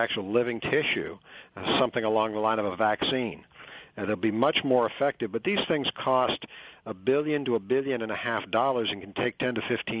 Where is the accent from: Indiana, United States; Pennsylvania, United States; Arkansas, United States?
Pennsylvania, United States; Pittsburgh; I'm from Pittsburgh.